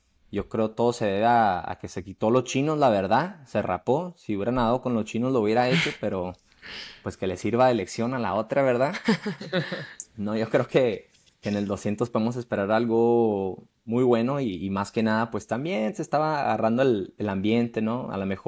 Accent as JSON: {"language": "Spanish", "region": "Chihuahua", "country": "Mexico", "said": "en Chihuahua, de donde yo soy."}